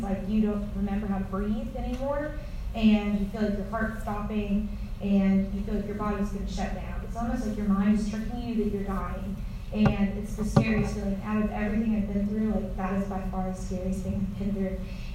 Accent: Atlanta, Georgia, United States; So I am from Atlanta, Georgia. I went to Wesleyan High School. So I went to a small private Christian school in Norcross, Georgia.

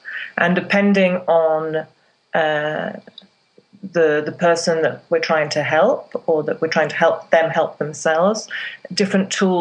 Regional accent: England, United Kingdom; moved away as an adult; now in Lyon, France; Okay, so I'm English, but I've lived in France for the last 25 years

